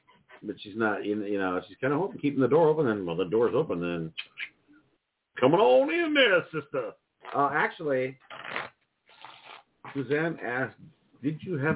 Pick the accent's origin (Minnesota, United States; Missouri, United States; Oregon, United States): Minnesota, United States; also born or lived in California; now in Virginia, United States; I was born in a different state. I was born in California. I grew up in Minnesota. I live in Virginia.